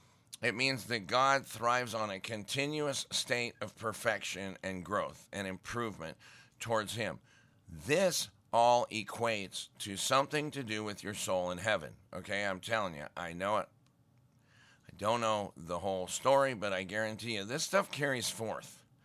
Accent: Montana, United States; I grew up in Mormon Valley in Montana.

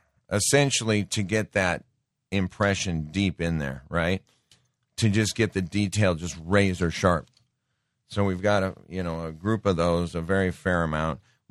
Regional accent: Great Falls, Montana, United States; Because Donald Trump spoke in my hometown of Great Falls, Montana.

